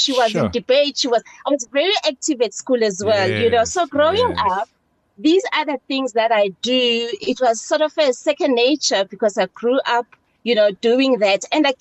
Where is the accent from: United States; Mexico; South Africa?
South Africa; Tsakane, Gauteng; also born or lived in Dundonald; I was born in Tsakane.